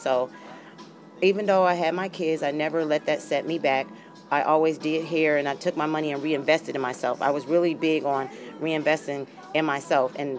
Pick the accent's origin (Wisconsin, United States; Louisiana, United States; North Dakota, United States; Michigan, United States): Michigan, United States; Detroit; ladies that came from, like, the drugs and the street crime and all the negative things that comes with growing up in Detroit, but I don't use it as a stigma.